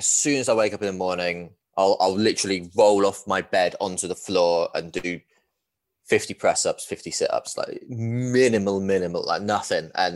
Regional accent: East of England, United Kingdom; born there; obviously, you can tell from my accent that I am a very credible Man United fan, being born near Watford.

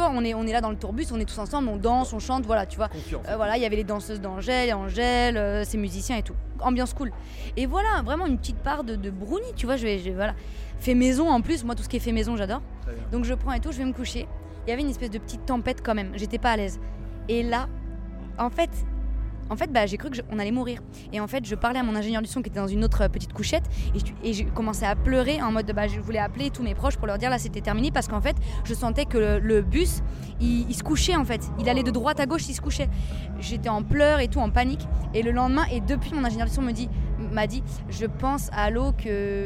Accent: Île-de-France, France; je vais pas te dire le 77 là d'où je viens, tu vois, c'est pas très exotique

